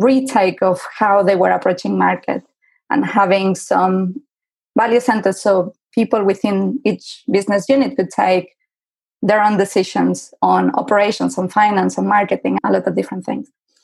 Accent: Barcelona, Catalonia, Spain; moved away as an adult; now in London, United Kingdom; I'm originally from Barcelona. I moved to London more than 13 years ago with a plan to stay here for a month.

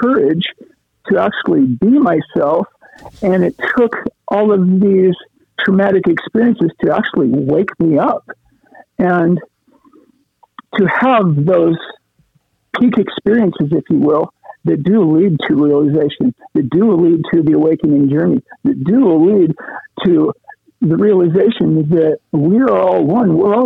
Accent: Washington, United States; born there; I'm a transgender female. I was born in Eastern Washington in the 60s.

